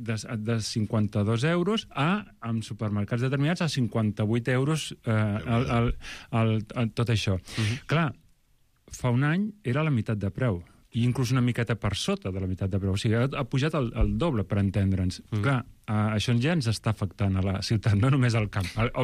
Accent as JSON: {"language": "Catalan", "town": "Reus", "region": "Catalonia", "country": "Spain", "tie": "born or raised there", "said": "jo com vaig créixer a Reus"}